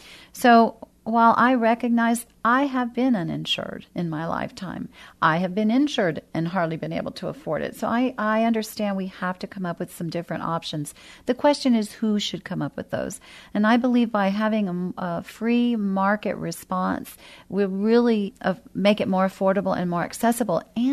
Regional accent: San Antonio, Texas, United States; I grew up here in San Antonio on the south side of town, and so I have a special love for the culture.

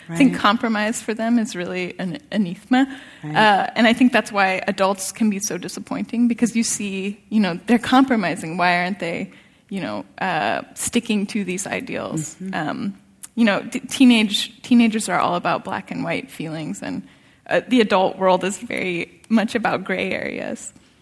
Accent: California, United States; I think it came out of growing up in California at this time period when it is still dealing with this immense nostalgia for the 60s

